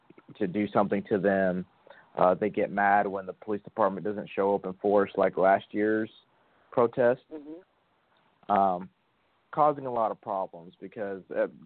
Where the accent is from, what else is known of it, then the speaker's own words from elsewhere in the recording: Texas, United States; I'm from the South. I'm from Texas.